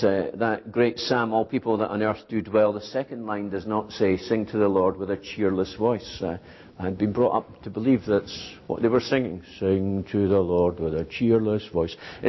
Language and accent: English; Scotland, United Kingdom; born there; I was born in Scotland.